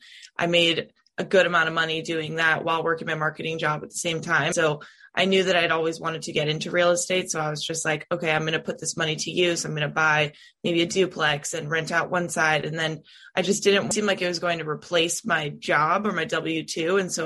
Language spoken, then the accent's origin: English; California, United States; So a little bit about me is that I'm originally from California.